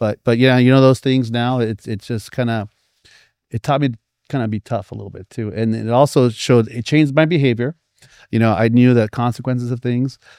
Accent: Santa Ana, California, United States; Well, what's funny is growing up in Santa Ana, man

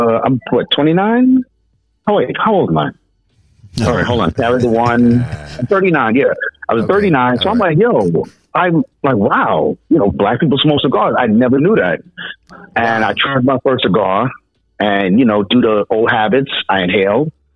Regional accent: Brooklyn, New York, United States; also born or lived in Yonkers / Long Island; So I was born in Yonkers, which is in Westchester. You know, it's south of New York City.

